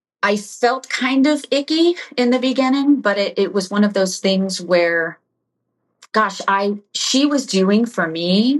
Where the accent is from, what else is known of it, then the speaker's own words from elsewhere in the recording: Florida, United States; I was raised in South Florida